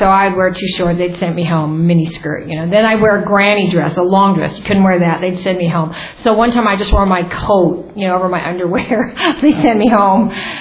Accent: California, United States; As I said, I grew up in Northern California. There were four of us initially.

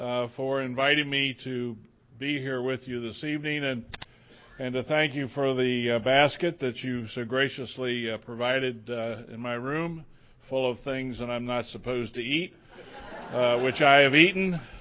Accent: Hagerstown, Maryland, United States; I am an alcoholic. And I am from Hagerstown, Maryland.

